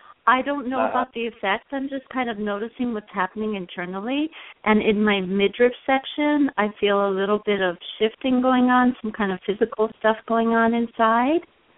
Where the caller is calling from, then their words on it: Puerto Rico; I'm calling from Puerto Rico.